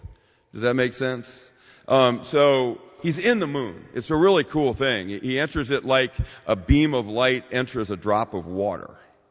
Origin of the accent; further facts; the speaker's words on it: Iowa, United States; now in North Carolina, United States; I mean, I came here from Iowa, you know